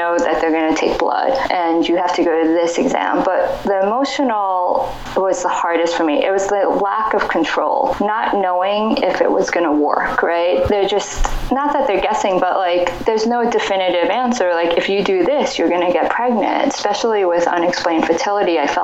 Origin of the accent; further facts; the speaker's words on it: New York, United States; Growing up, I grew up in New York and haven't really left, I guess. I went away for school but came back.